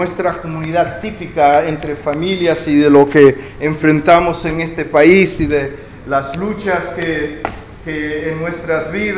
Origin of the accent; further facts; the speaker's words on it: La Vega, Cibao, Dominican Republic; also born or lived in Puerto Rico / Mexico; Yo nací en la República Dominicana, yo soy de La Vega, soy cibaeño, y viví en Puerto Rico y viví en México.